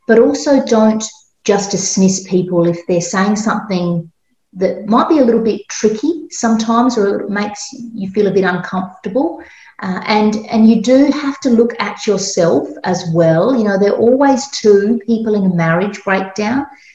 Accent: Australia; I am, as you've mentioned before, in Australia. I'm an Aussie.

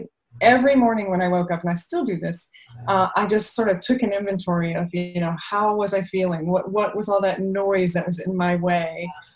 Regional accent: Atlanta, Georgia, United States; also born or lived in Milan / Paris; So I am from Atlanta, Georgia. Was a journalism major

